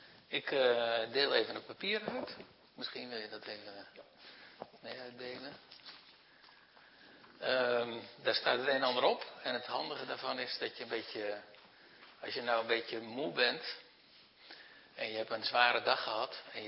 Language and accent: Dutch; Zeeland, Netherlands; born there; Ik ben geboren op een schip, dus dat was toevallig in, niet toevallig en er is niets toevallig in de wereld. Maar dat was in de Zeeland.